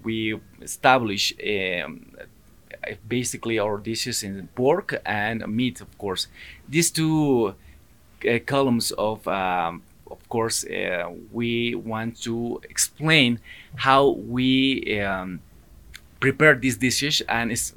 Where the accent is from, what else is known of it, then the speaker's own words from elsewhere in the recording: Villamontes, Tarija, Bolivia; English is a second language; I'm from Villamontes.